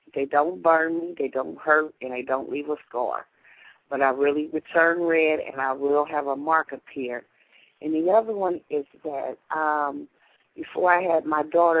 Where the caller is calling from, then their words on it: Cincinnati, Ohio, United States; I'm calling from Cincinnati.